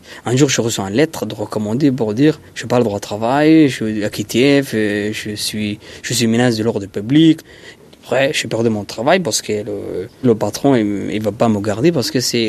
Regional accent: Brittany, France; Moi, ma vie, c'est en Bretagne, moi. Je suis breton, moi.

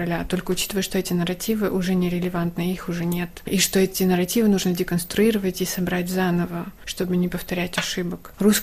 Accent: Poltava Oblast, Ukraine; now in Paris, France; она родилась в 30 километрах от моего родного города. И до сих пор она родилась в городе Градежск Полтавской области.

